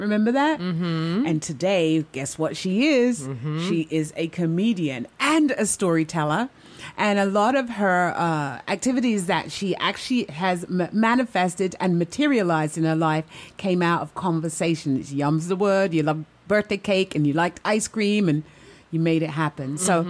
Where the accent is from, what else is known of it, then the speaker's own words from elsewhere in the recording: United Kingdom; And I am British.